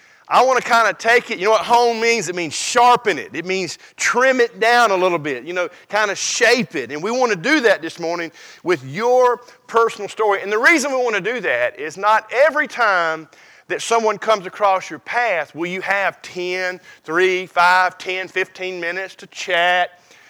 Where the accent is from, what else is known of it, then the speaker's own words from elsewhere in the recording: Concord, North Carolina, United States; I was born and raised in Concord, North Carolina, in a community filled with kids.